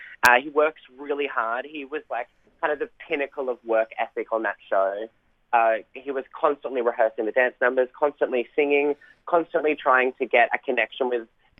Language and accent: English; Tasmania, Australia; which had been like a massive inspiration to me growing up in the Tassie theatre, kind of watching them in amateur theatre